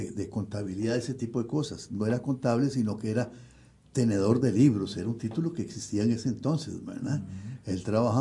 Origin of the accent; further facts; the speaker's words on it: Moravia, San José, Costa Rica; nos volvimos para Moravia, que es mi ciudad natal, y ahí estuve la otra mitad del primer grado y el segundo grado